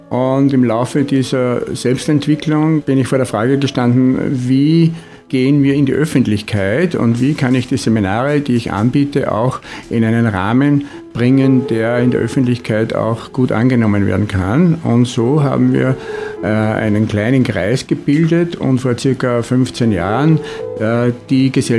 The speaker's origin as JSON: {"language": "German", "town": "Kirchschlag bei Linz", "region": "Upper Austria", "country": "Austria", "tie": "born or raised there", "said": "Ich komme gerade aus Kirchschlag, meinen Heimatort. Das ist Kirchschlag bei Linz."}